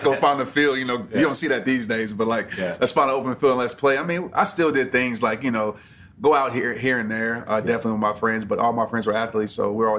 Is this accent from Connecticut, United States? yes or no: no; New Orleans, Louisiana, United States; also born or lived in Little Rock; So yeah, growing up, I was born in Little Rock, but I moved to New Orleans when I was like, I don't know, 3 months old. So I grew up from there to seventh grade.